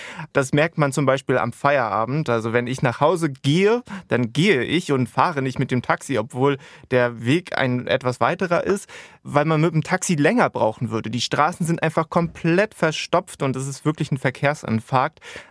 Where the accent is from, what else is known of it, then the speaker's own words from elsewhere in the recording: Stuttgart, Baden-Württemberg, Germany; now in Cairo, Egypt; Ich komme eigentlich aus Stuttgart und das ist ja schon für viele eine schreckliche Autostadt